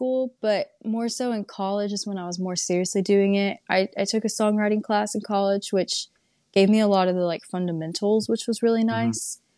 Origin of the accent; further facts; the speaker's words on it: Texas, United States; now in New Orleans, United States; So was very much in the Aggie culture growing up in Texas, was my experience. So very different to be here in New Orleans now.